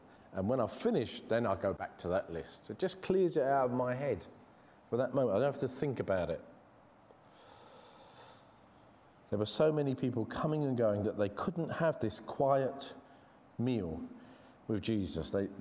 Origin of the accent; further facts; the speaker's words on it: England, United Kingdom; accent: English; I'll say it with my English accent in a Greek sort of way.